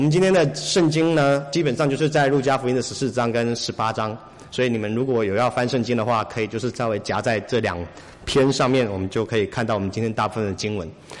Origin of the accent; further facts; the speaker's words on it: Taiwan; moved away as an adult; now in Los Angeles, United States; 我来自台湾。我1997年的时候来到美国就读大学，那个时候我的主修是艺术。